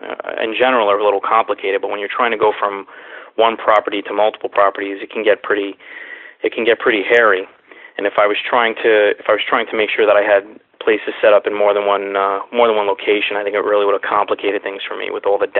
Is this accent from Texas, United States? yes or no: no; Queens, New York, United States; born or raised there